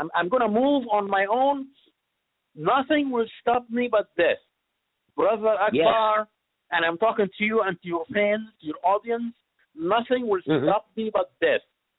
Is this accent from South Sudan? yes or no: no; Egypt; English is a second language; now in United States; I grew up in Egypt, and I did not experience any serious discrimination in Egypt.